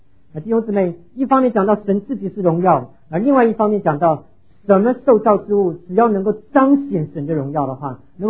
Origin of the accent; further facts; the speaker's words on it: Taiwan; 我在台湾离开台湾前最大的也不过就是这么大啊